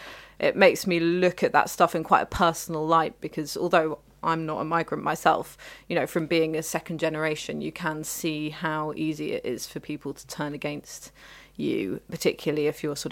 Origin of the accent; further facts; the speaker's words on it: London, United Kingdom; born there; even though I was born in London.